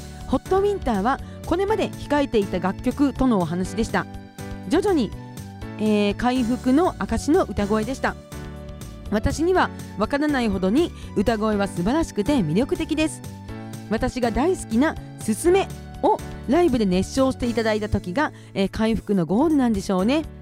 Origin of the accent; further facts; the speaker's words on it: Kushiro, Hokkaido, Japan; 私の地元の釧路